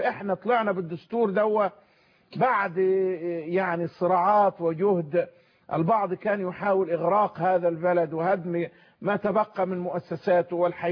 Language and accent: Arabic; Egypt; احنا ربما كمصريين